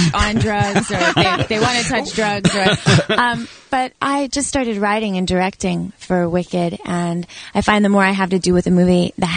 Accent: San Antonio, Texas, United States; I came to L.A. for a little while from Texas. I'm from San Antonio.

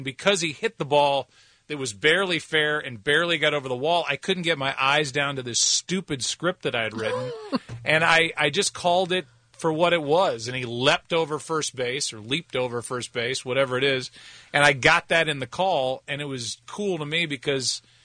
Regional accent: St. Louis, Missouri, United States; I come from St. Louis, which is a huge soccer town

